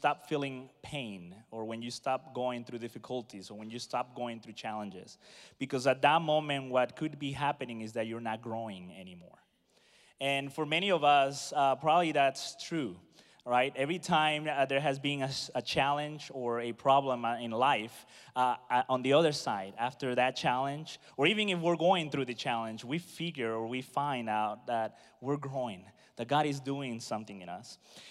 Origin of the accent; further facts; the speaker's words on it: United States; born there; I was born here in America, but my parents are Peruvian